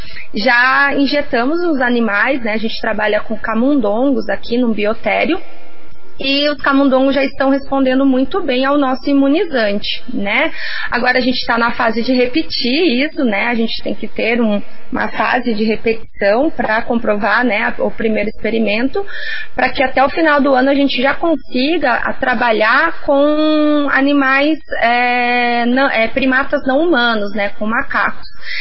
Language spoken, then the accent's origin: Portuguese; Paraná, Brazil; Eu sou do Paraná, formada no Paraná, e tive essa ideia de estudar vacinas, né, de me aprimorar no estudo das vacinas, e fui para Minas Gerais